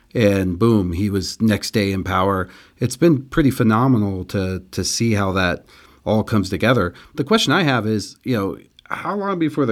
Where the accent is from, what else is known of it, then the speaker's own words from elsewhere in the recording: Germany; but I grew up in Germany. So I was there when Chernobyl went off